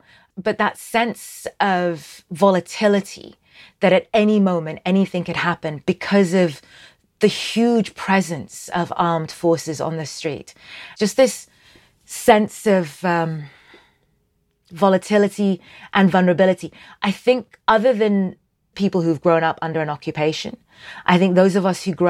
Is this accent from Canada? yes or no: no; Sudan; I'm from Sudan.